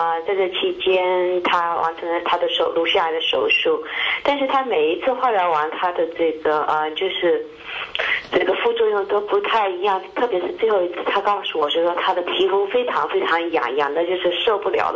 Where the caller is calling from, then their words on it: Binzhou, Shandong, China; 我是从滨州打来的